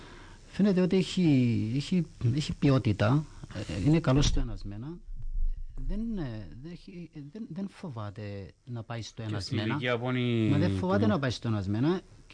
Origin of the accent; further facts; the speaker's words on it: Cyprus; Σημαίνει επειδή είμαι Κύπριος πρέπει να παίζω.